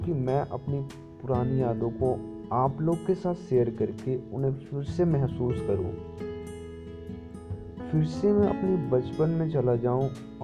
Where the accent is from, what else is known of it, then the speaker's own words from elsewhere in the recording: Gorakhpur, Uttar Pradesh, India; और मैं उत्तर प्रदेश के गोरखपुर से बिलोंग करता हूँ। मेरा जन्म बहुत ही गरीब परिवार में हुआ था।